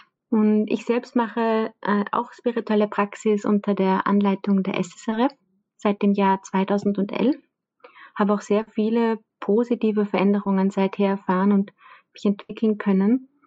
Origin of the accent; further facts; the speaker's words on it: Lower Austria, Austria; ich komme aus Niederösterreich